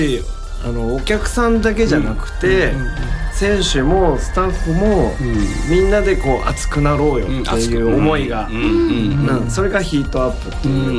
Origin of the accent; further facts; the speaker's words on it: Kawasaki, Kanagawa, Japan; 地元川崎での大きい